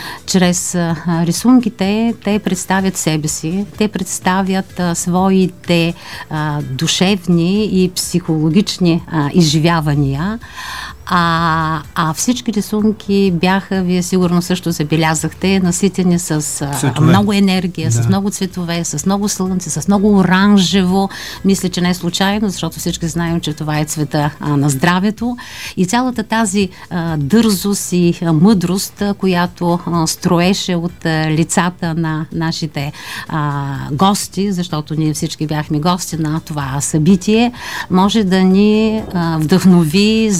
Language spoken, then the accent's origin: Bulgarian; Varna, Varna Province, Bulgaria; Верно е, че идвам от Варна